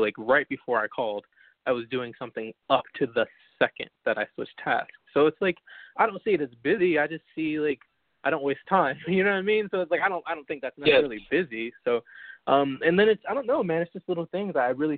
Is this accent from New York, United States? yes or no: no; Bolingbrook, Illinois, United States; I'm from Bolingbrook originally.